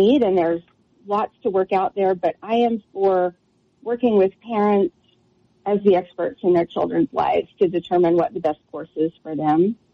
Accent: Brownsville, Texas, United States; So I lived in the Rio Grande Valley. I grew up in Brownsville, right?

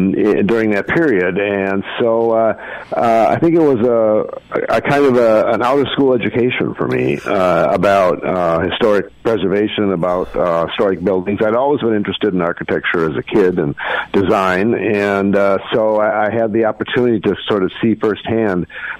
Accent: Minneapolis, Minnesota, United States; now in St. Paul, United States; Well, of course, I grew up in Minneapolis and then made the big move to St. Paul later on.

